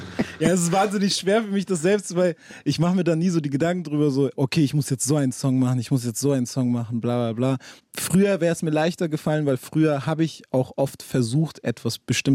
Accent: Hamburg, Germany; ich bin in Hamburg schon einem Viertel groß geworden, was jetzt nicht das Geilste ist. Vielleicht nennen es auch manche einen sozialen Brennpunkt so

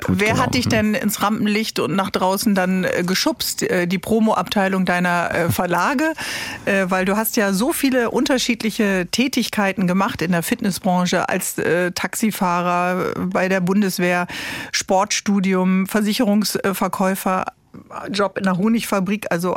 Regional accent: Bremen, Germany; Als Bremerin weiß ich natürlich, dass du schon, ich glaube, im oberen zweistelligen Bereich den Brocken schon bestiegen hast.

